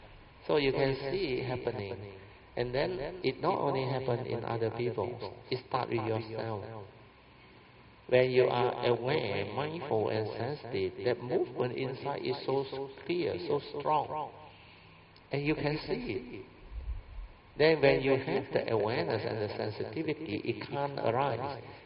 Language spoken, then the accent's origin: English; Malaysia; English is a second language; We are new, we are from Malaysia, we don't understand the rules.